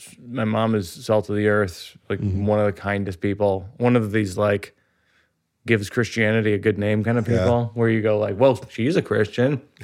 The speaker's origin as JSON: {"language": "English", "town": "Shrewsbury", "region": "Massachusetts", "country": "United States", "tie": "born or raised there", "said": "I grew up in Shrewsbury, Mass, outside of Worcester"}